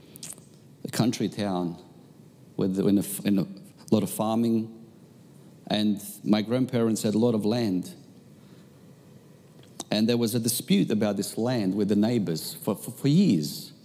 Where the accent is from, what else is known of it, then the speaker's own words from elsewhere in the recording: Bosnia & Herzegovina; Where I come from Bosnia, and there's wars all the time.